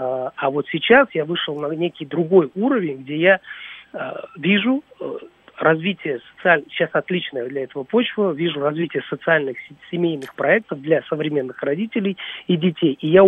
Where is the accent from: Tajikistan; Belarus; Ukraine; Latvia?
Tajikistan; now in Moscow, Russia; Вот, мы родом из Таджикистана